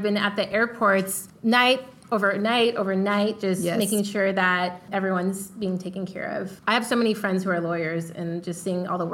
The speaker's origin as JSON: {"language": "English", "region": "California", "country": "United States", "said": "I said I was from California."}